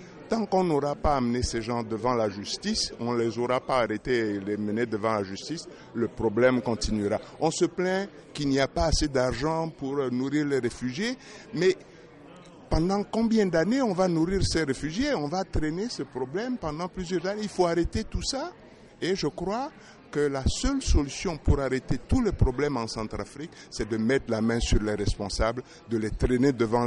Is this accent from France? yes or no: no; United States; je suis américain d'origine centrafricaine.